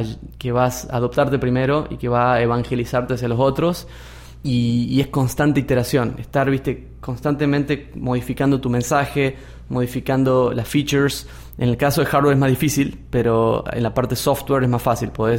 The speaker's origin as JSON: {"language": "Spanish", "town": "Concepción", "region": "Tucumán", "country": "Argentina", "moved": "as an adult", "said": "Yo soy de Tucumán, y dentro de Tucumán soy una ciudad chiquita que se llama Concepción."}